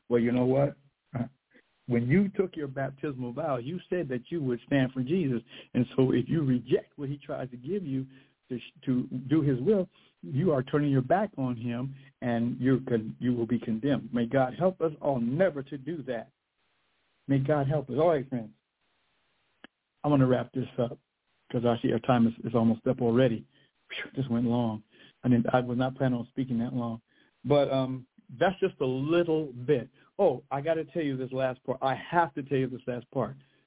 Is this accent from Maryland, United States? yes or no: no; California, United States; and I was living in California, my home state at the time.